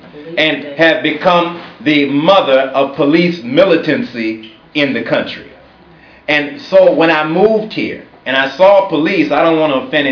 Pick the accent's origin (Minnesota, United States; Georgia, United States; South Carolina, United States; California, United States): California, United States; Los Angeles; Growing up in Los Angeles, I can tell you, can I tell you this frankly?